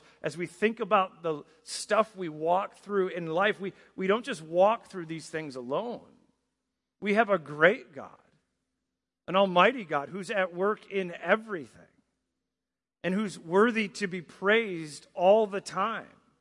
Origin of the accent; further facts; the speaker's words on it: Traverse City, Michigan, United States; born there; I also inherited an American citizenship through them as I was born in Traverse City, Michigan.